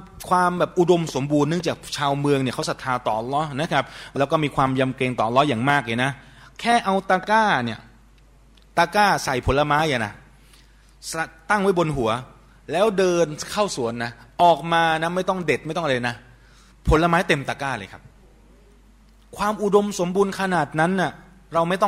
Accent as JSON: {"language": "Thai", "region": "Bangkok", "country": "Thailand", "said": "ผมเป็นคนหนึ่งนะคนเราคนกรุงเทพนะครับคนกรุงเทพเนี่ยจะไม่ค่อยชอบฝนเท่าไหร่"}